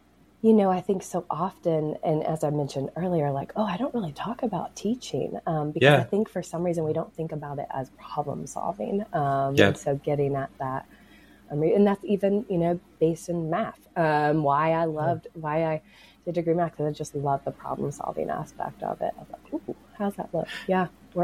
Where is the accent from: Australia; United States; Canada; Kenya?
United States; Tennessee; So talk about growing up in East Tennessee. One of our field trips was actually to the prison, for better or worse.